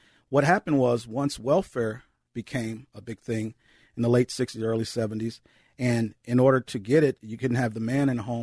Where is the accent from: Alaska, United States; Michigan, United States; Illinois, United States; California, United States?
Illinois, United States; Chicago; And one thing about systematic racism, I'm from Chicago. It's been run by one party my whole life